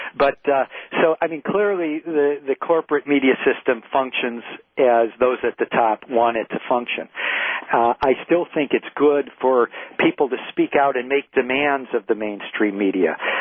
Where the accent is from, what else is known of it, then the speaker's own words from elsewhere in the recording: Detroit, Michigan, United States; I remember when I was growing up in Detroit in the schools, you know, we had a free press